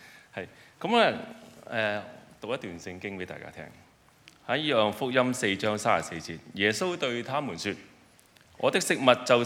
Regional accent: Yuen Long, New Territories, Hong Kong; 我細個嗰陣喺元朗啊，

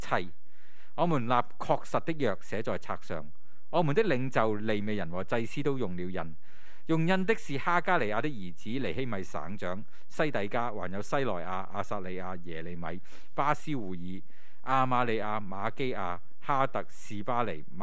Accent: Hong Kong; 可能作为香港人都多感触啊

